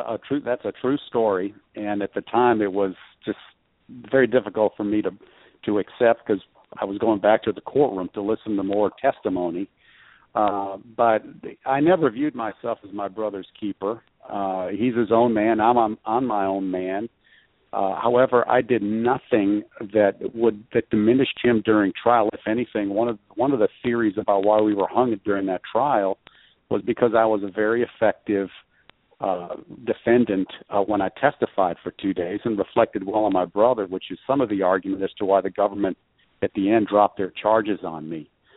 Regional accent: United States; Pleading the fifth is the best thing we as American citizens have to protect ourselves

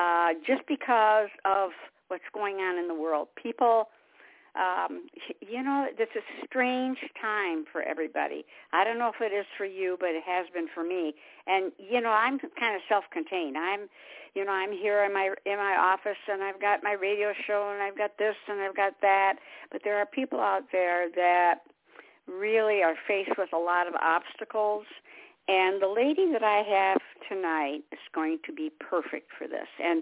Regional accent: Detroit, Michigan, United States; because I was born and raised in Detroit. And, tough city, very tough city.

